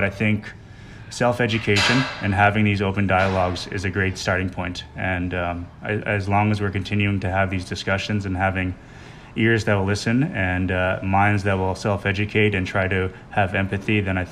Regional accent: George Gordon First Nation, Saskatchewan, Canada; I grew up in George Gordon First Nation, and George Gordon First Nation had the last residential school of all Canada in 96. I was 6 years old.

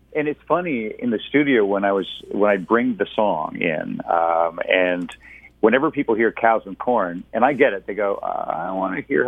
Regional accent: Hanover, Ontario, Canada; I grew up in Hanover, Ontario, small town, southwestern Ontario. And population, you ready? 4,500 people.

